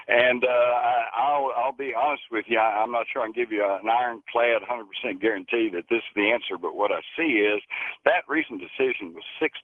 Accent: Texas, United States; But I got to tell you, as a Texan, as long as there's somebody out there with a gun, I'm going to have a gun.

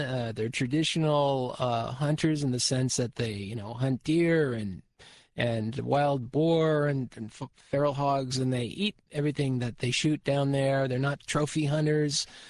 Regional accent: Squamish, British Columbia, Canada; I grew up around Native American people. We had this kind of a ranch resort that my dad created up in Squamish, British Columbia. And I grew up around medicine people and shamans

